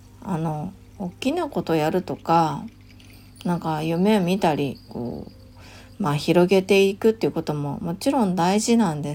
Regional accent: Fujisawa, Kanagawa, Japan; 私の生まれ育った藤沢と同じくらい私にとって大切な土地なんですよね

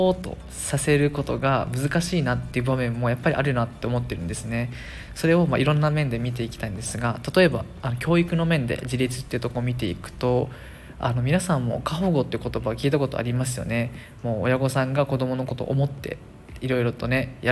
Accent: Okinawa, Japan; ぶっちゃけ僕沖縄出身なので

